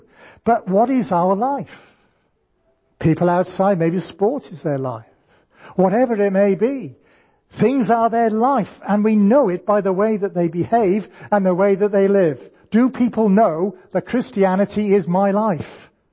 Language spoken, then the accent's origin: English; Cardiff, Wales, United Kingdom; And surprise, surprise, I'm from Cardiff.